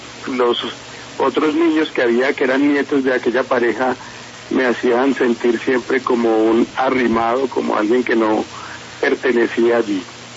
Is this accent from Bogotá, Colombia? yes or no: yes; Bogotá, Colombia; born there; yo nací en Bogotá en una familia de hombre y mujer, y cuando mis papás se separaron fui enviado a vivir con una familia amiga por allá